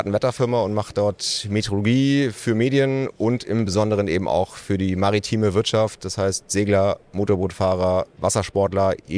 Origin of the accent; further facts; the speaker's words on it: Schleswig-Holstein, Germany; Also wir hatten zwar einen See bei uns im Dorf in Ostholstein, da war ich fleißig Schlittschuhlaufen